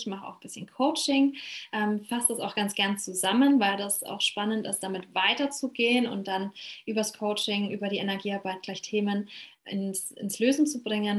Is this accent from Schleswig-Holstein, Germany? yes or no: no; Bavaria, Germany; So, ich komme aus dem schönen Bayern. Da bin ich aufgewachsen und habe da irgendwie auch wieder hingefunden.